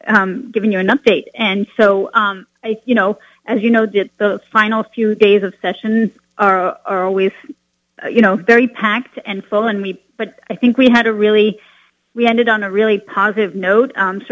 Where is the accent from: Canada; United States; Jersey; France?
France; English is a second language; when I grew up in France, America, was always a beacon of freedom